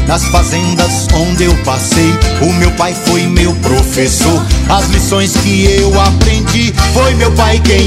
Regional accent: Medina, Minas Gerais, Brazil; Sou da cidade de Medina, no Vale do Jequitinhonha. Hoje nesta cidade grande, carrego sempre comigo a saudade do sertão

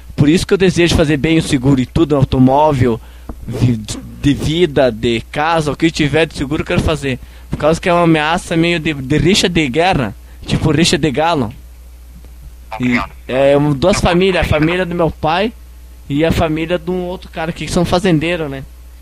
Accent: São Paulo, Brazil; born there; É que eu nasci em São Paulo, né?

